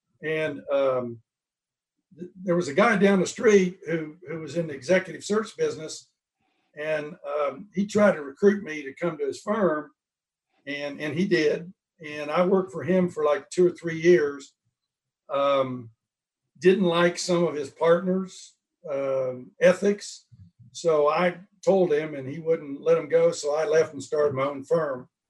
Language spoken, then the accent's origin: English; Indiana, United States; And growing up in Indiana, I also recruited the guy that ran, you know, IRL racing.